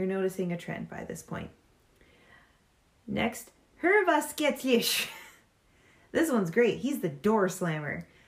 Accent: Midwest, United States; accent: Midwestern; I am an American with a Midwestern accent

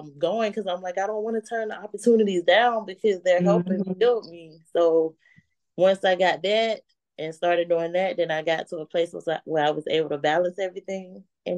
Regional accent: Georgia, United States; I'm from Georgia. So where okay. I'm from, a small town in the backwoods.

